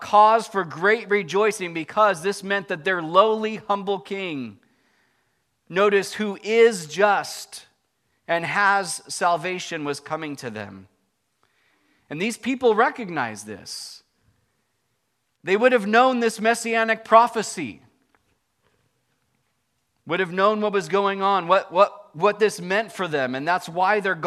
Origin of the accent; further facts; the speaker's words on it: Elsinore, California, United States; now in Walnut Creek, United States; I'm from Southern California and I had gangs in my neighborhood and stuff. Anyways. I understand I'm in Walnut Creek now and things are a little different. But you can take the boy out of Elsinore, but you can't take the Elsinore out of the boy.